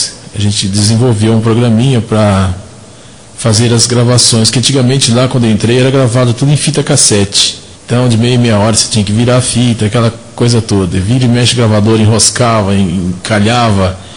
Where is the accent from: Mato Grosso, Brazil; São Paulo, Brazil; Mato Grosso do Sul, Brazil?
São Paulo, Brazil; also born or lived in Ouro Fino; Eu sou nascido em Minas, sou mineiro, mineiro lá de Ourofino. Sou nascido no sul de Minas, em Ourofino, e vim para São Paulo ainda muito pequeno para fazer os meus estudos aqui, né? Estudei no Colégio Padre Chico